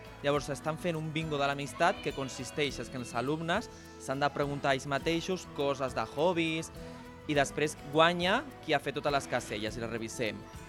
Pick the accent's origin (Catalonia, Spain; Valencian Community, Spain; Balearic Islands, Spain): Catalonia, Spain; Tarragona; now in Barcelona, Spain; vinc de Tarragona, sóc d'aquest col·lectiu de funcionaris que els ha tocat a Barcelona